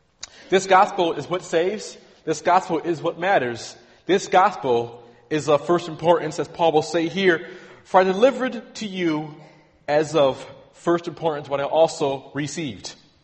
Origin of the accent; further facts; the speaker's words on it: New York, United States; I'm from New York, I know.